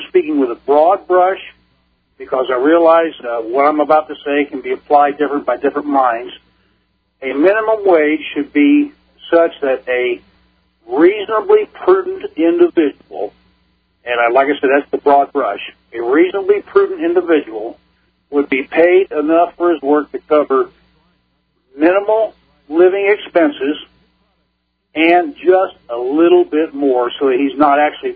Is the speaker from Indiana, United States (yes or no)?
yes; Indianapolis, Indiana, United States; I'm from Indianapolis.